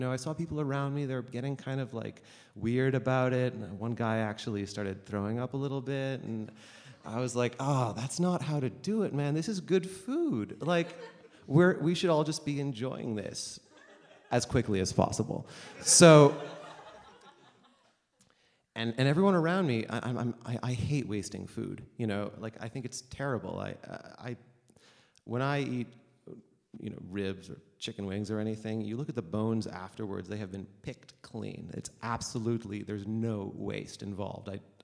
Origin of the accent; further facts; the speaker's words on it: Montreal, Quebec, Canada; this story takes place in the summer of 2008 in Montreal, my hometown